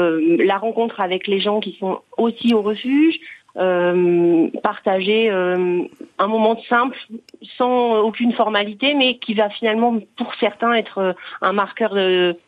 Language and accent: French; Bourgogne-Franche-Comté, France; je ne suis pas née en Savoie, mais je suis quand même née en montagne parce que je suis native du Jura.